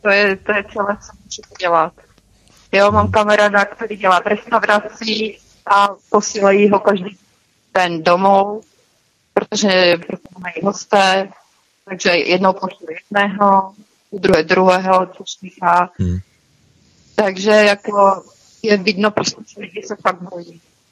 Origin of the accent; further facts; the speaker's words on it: Prague, Czechia; Že jsem z Prahy a nabízím pomoc v rozdávání letáku.